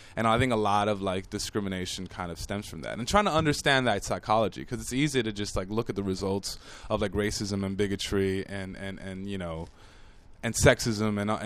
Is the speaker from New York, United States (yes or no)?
no; Los Angeles, California, United States; because I grew up, like, near downtown, and most of my neighbors were from L.A., so.